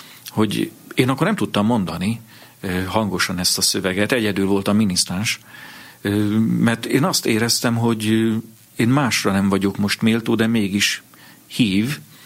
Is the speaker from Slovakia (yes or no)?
no; Vas, Hungary; tudtam, hogy hát az egy bentlakásos gimnázium van itt a környéken, Kőszegen, Szombathelyen, ahol bejáró lehetnék.